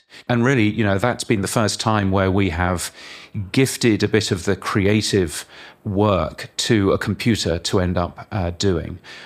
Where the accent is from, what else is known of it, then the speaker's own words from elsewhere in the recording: United Kingdom; now in Australia; I know, yes. I am a Brit, but I moved to Australia 7 or 8 years ago.